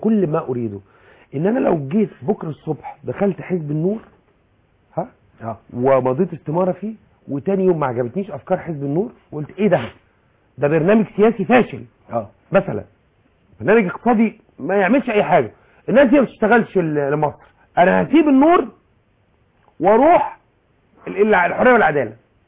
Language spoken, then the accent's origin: Arabic; Egypt